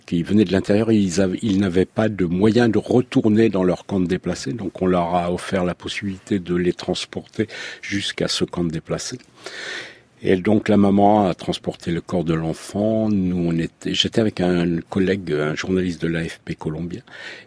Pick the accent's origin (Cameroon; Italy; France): France; Centre-Val de Loire; Et quand j'étais gamin, moi je viens du Berry